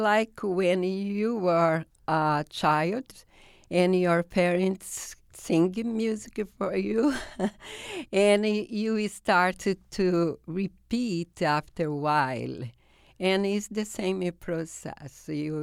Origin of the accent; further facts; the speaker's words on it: São Paulo, Brazil; born there; English is a second language; also born or lived in Rio de Janeiro; Yes, I was born in Sao Paulo, and also I live in Rio for some 10 years.